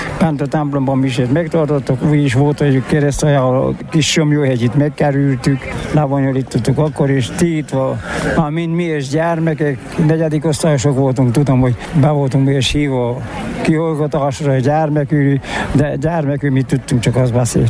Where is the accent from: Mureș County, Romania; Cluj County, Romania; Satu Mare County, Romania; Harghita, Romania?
Harghita, Romania; Csíksomlyó; Igen. Én is itt születtem Csíksomlyón. Szomszédságban.